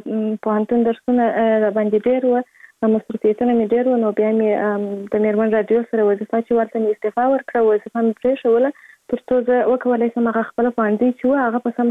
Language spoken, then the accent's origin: Pashto; Kandahar, Afghanistan; born there; زه په کندهار ولایت کې زیږیدلې یم او اوس فلاله په کندهار ولایت کې اوسېږم.